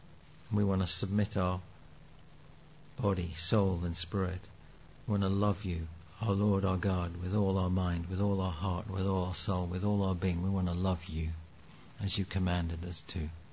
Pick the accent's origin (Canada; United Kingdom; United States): United Kingdom; We could all use a bit more joy. We're too British.